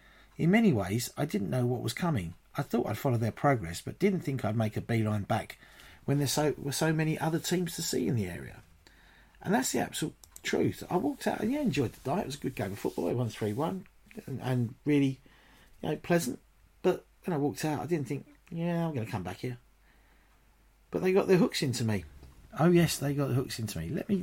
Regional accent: London, United Kingdom; Of course, as soon as I spoke, it was obvious I was from London.

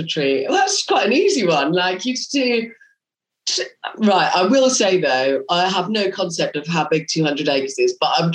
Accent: East of England, United Kingdom; also born or lived in Barcelona; Well, I'm from Norfolk originally, so they're not too far away from the sea

